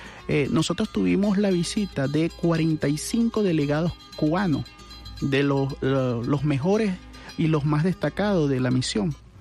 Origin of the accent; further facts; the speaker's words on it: Caracas, Capital District, Venezuela; ¿Qué nos identifica como caraqueños? ¿Qué nos identifica como catedraleños? ¿Qué nos identifica como venezolanos?